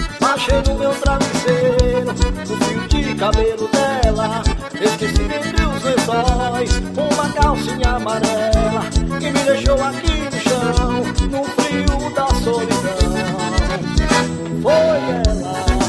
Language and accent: Portuguese; Bahia, Brazil; Alô, Lajeta Bocal, minha terra natal, Bahia.